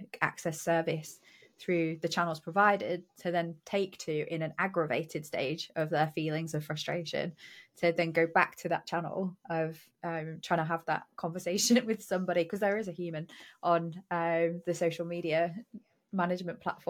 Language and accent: English; United Kingdom; And again, back to being British and hating to wait around.